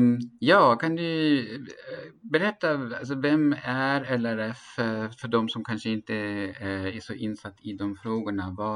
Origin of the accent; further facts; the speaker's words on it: Germany; Jag åkte med de bönderna som bodde runt omkring i Tyskland där jag är uppvuxen